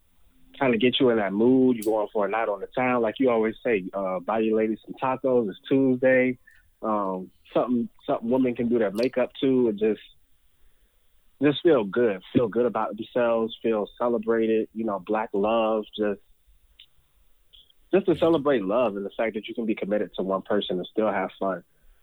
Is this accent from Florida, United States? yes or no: yes; Jacksonville, Florida, United States; also born or lived in Tampa; So I was born in Tampa, but I grew up in Jacksonville, so I pretty much consider myself a Jacksonvillian, if that's the term.